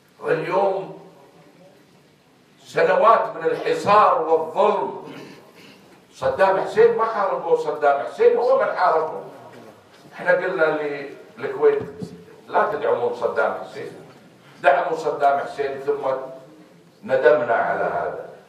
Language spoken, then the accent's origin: Arabic; Kuwait; حتى لا نأتي إلى سكتنا ككويتيين